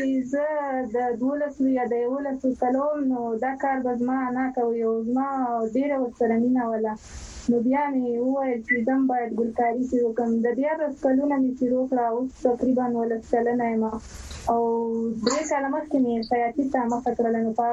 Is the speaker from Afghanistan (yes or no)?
yes; Ghazni, Afghanistan; زه ډیر ویاړم چې زه د غزنی ولایت یم.